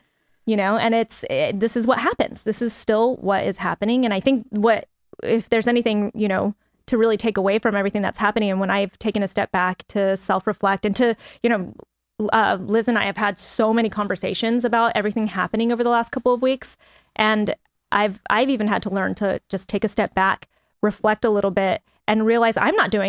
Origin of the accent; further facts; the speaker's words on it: New Mexico, United States; now in Los Angeles, United States; I grew up in New Mexico, wherever it's actually predominantly Latino